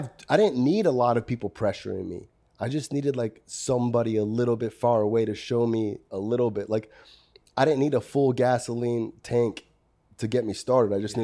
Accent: Florida, United States; Born and raised in South Florida. Was on drugs my whole childhood.

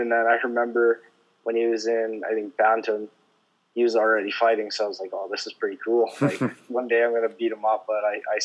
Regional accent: Saskatchewan, Canada; So I grew up on Kiskis First Nation, so it's a native reserve.

